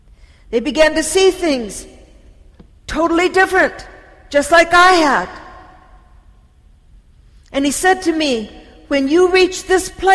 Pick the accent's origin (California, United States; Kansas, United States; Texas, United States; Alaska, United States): California, United States; I'm from California. We know desert life.